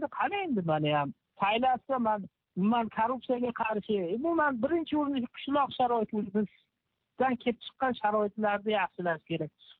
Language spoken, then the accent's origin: Uzbek; Rishton, Fergana Region, Uzbekistan; o'zimni qishlog'im endi Rishton tuman